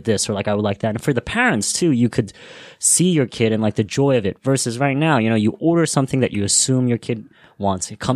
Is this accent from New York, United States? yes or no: yes; New York, United States; now in Los Angeles, United States; I'm from New York, you know, I'm in LA now, more for work here, but I was a shy kid as a kid